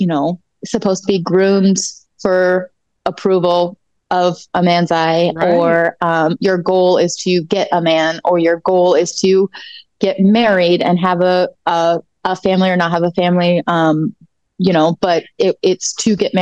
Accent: Midwest, United States; growing up in the Midwest, I never saw any lesbians.

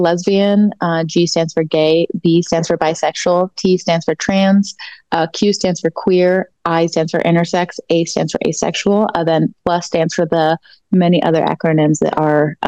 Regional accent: Midwest, United States; growing up in the Midwest, I never saw any lesbians.

